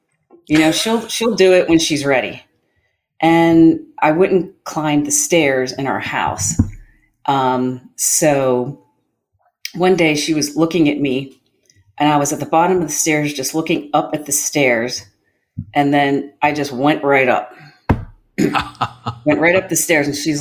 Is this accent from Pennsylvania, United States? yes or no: yes; Harrisburg, Pennsylvania, United States; Well, I'm from Harrisburg, Pennsylvania. I'm the youngest of four kids.